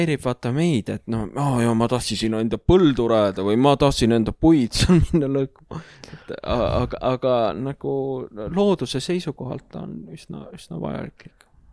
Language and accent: Estonian; Tallinn, Harju County, Estonia; piirkond, kus ma olen Mustamäelt, on Sääse